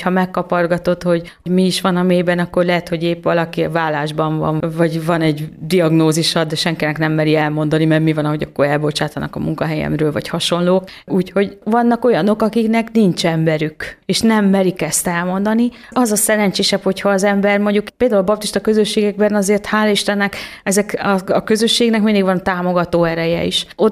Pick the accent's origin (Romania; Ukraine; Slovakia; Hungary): Hungary; born there; Nem, én ide születtem. Magyarországra, ebbe a valóságba, ebbe a korszakba